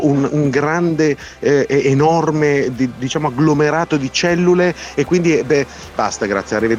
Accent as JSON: {"language": "Italian", "town": "Turin", "region": "Piedmont", "country": "Italy", "said": "Io, essendo torinese d'origine, vedo un po' di torinesità."}